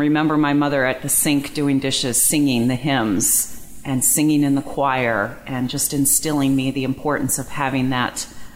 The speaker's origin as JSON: {"language": "English", "town": "Baltimore", "region": "Maryland", "country": "United States", "tie": "born or raised there", "moved": "as an adult", "said": "So I grew up in Baltimore, Maryland, and I lived in Baltimore until I was about 29, and that's when my family and I moved to Connecticut."}